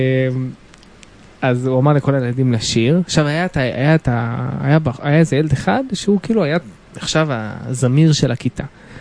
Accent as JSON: {"language": "Hebrew", "town": "Jerusalem", "region": "Jerusalem District", "country": "Israel", "tie": "born or raised there", "said": "אנחנו נמצאים כעת בהר שמואל, בואו נספר להם. הגענו, אני גדלתי פה מגיל 13, לפני כן היינו גרים פה, גם קרוב ברמות."}